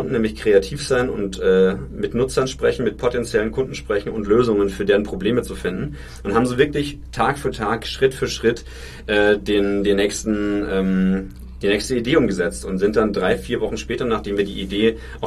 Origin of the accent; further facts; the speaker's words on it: Bavaria, Germany; ich komme vom Dorf, also aus Franken